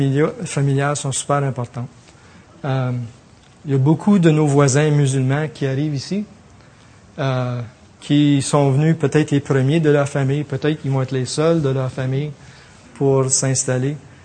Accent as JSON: {"language": "French", "region": "Ontario", "country": "Canada", "said": "je pense que je viens d'une culture plutôt anglaise. Je suis franco-ontarien, je ne suis pas québécois"}